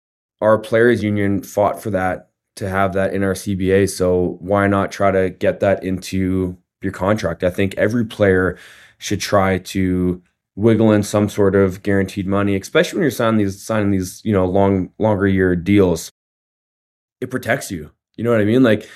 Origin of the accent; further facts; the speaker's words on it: Manitoba, Canada; for me to play for my hometown and to, again, leave a legacy here as a Bomber